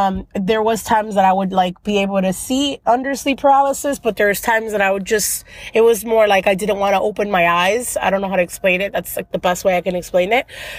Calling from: Miami, Florida, United States; I'm calling from Miami, Florida.

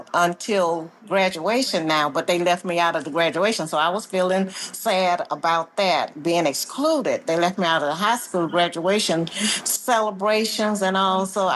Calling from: Dallas, Texas, United States; Good morning. I am tapping in from Dallas, Texas.

